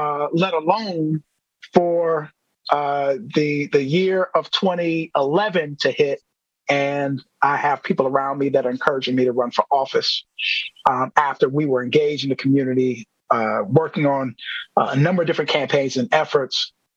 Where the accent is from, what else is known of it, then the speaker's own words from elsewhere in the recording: Milwaukee, Wisconsin, United States; I grew up in the Sherman Park neighborhood.